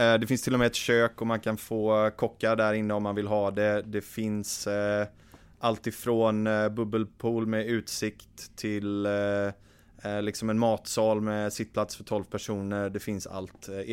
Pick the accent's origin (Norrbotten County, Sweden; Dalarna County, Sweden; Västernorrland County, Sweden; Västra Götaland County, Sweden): Västra Götaland County, Sweden; Gothenburg; moved away as an adult; Jag är född och uppvuxen i Sverige. Jag bodde i Göteborg fram tills jag var ungefär 18